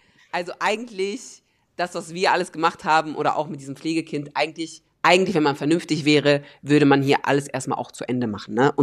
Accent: North Rhine-Westphalia, Germany; Wir sind so richtige Landeier geworden und wohnen jetzt so auf dem Dorf. Ich bin eigentlich ein Ruhrpott-Kind, ich komme eigentlich richtig aus dem Ghetto

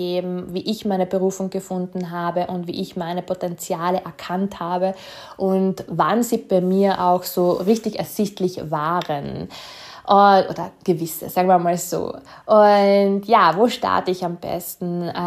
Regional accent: Austria

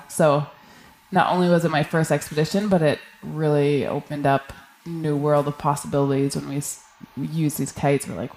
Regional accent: Nunavut, Canada; So I grew up on Baffin Island, which is just west of Greenland in the Canadian Arctic. And you pretty much walk out the back door and it's the frozen ocean.

